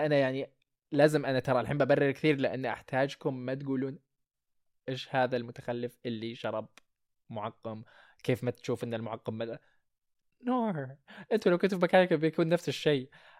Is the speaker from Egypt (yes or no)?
no; Saudi Arabia; انا هندي انا سعودي انا خليجي